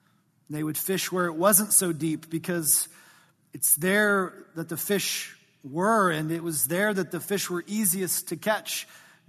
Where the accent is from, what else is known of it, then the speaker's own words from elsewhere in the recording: Midwest, United States; I loved fishing as a little kid growing up in the Midwest. I was just blessed to have a lake pretty close to our house